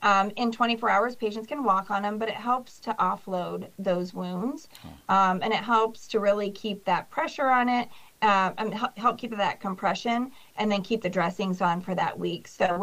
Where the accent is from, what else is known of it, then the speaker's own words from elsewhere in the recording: Media, Illinois, United States; now in Burlington, United States; So I grew up in Media, went to Southern High School when that existed. So so this is where I'm born and raised. I do live in Burlington, Iowa